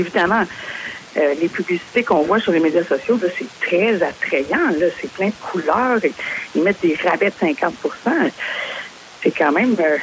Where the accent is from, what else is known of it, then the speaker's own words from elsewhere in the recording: Quebec, Canada; Moi, je viens de la Beauce, je viens de la région aussi.